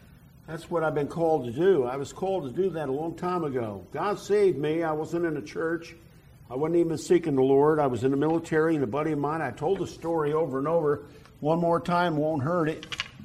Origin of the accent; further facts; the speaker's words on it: New York, United States; I was brought up in Catholicism, upstate New York